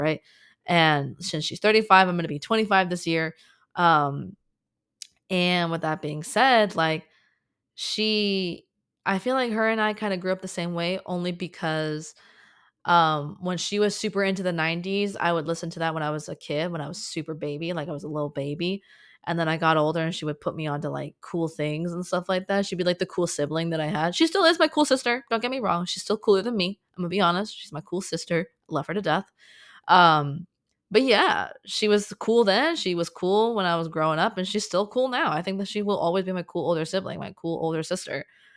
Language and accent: English; Miami, Florida, United States; also born or lived in Boca Raton; now in Los Angeles, United States; I was born in LA. I grew up in Miami and / Boca. Or the Fort Lauderdale area, if you will. And I ended up having my adulthood all in LA.